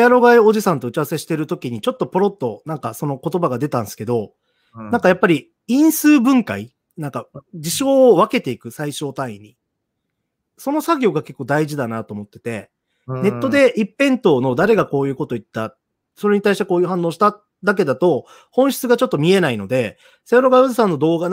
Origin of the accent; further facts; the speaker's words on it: Okinawa, Japan; 例えば私はまあ沖縄出身ですけど、県外に行った時にやっぱり差別的なことを言われたことは、何度か実はあります。